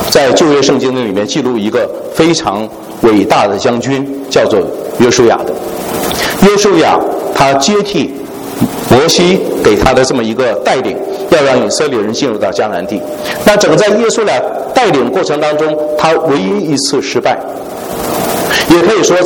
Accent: China; 那我们中国人经常讲魔鬼在什么细节的里面啊

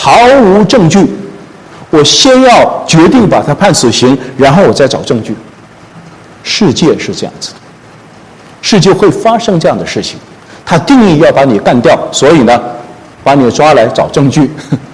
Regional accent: China; 我们中国人叫做欲加之罪何患无辞哈

